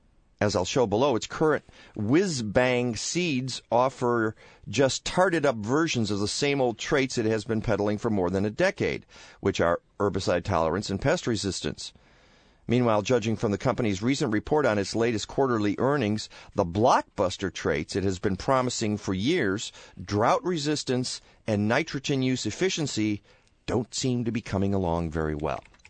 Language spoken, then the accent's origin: English; Madison Heights, Michigan, United States; also born or lived in Warren; I'm from Warren, okay. Michigan. Well, actually, that's where I went to high school. I'm originally from Madison Heights, which is a town that nobody's ever heard of.